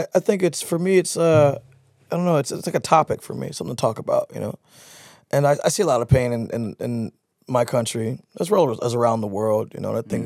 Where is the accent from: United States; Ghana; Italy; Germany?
United States; Seattle, Washington; I'm also from Seattle, and the place I'm from is not Hollywood